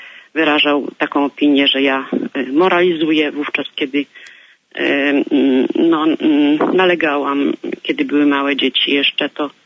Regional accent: Lesser Poland, Poland; Ja jestem z Małopolski

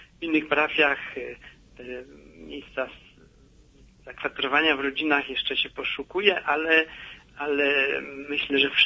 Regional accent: Poznań, Greater Poland Voivodeship, Poland; Ja sam jestem poznaniakiem i nigdy sobie z tego tak dobrze nie zdawałem sprawy.

